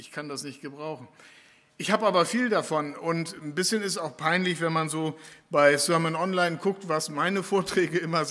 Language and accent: German; Lower Saxony, Germany; in meiner Heimat in Ostfriesland